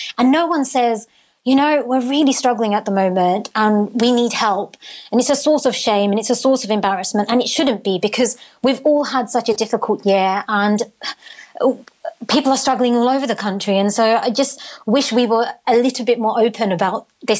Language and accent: English; Tower Hamlets, London, United Kingdom; I grew up in Tower Hamlets, which is one of the UK's worst areas for child poverty.